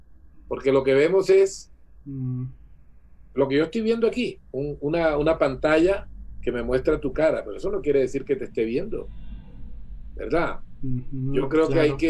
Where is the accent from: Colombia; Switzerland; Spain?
Colombia; San Estanislao, Bolívar; also born or lived in Barranquilla; Pero no me crié en Barranquilla, sino en un pueblo que se llama San Estanislao. En esa época era un pueblo aislado, absolutamente aislado, un pueblo que parecía en el último rincón del planeta